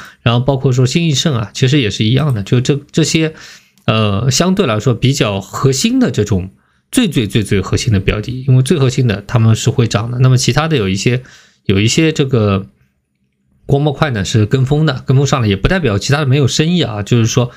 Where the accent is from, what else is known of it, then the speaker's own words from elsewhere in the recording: China; 我们中国人有光啊